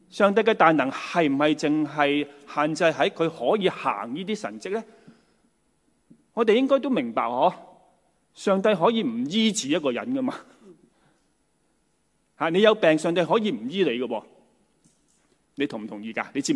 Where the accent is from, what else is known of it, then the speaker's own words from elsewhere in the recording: Guangdong, China; accent: Cantonese; 用我们广东话，就是说不要有口坏人，不要坏自己啦。